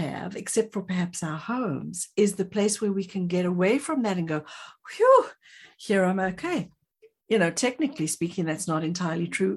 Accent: South Africa; I'm from South Africa

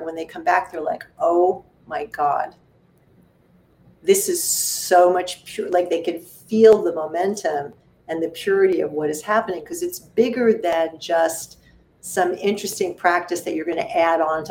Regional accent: New York City, New York, United States; And, I'm a New Yorker, so I can say it that way.

